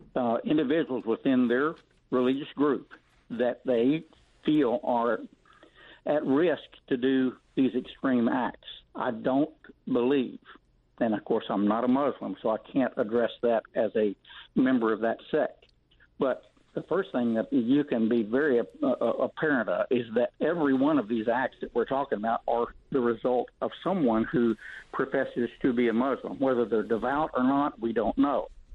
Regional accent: Southern United States, United States; I'm a Southerner and a conservative

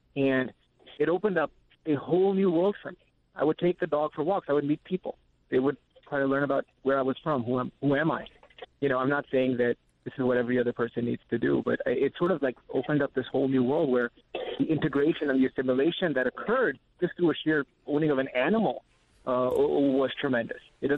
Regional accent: Kuwait; also born or lived in Pakistan; now in United States; My background, I grew up in Kuwait. I'm originally from Pakistan. And I immigrated to the country in 2002, right after 9/11.

